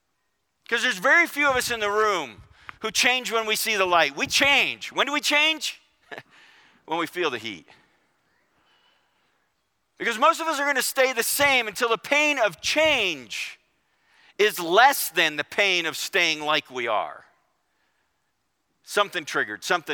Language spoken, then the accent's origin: English; New York, United States; I'm from New York. I'm used to rude.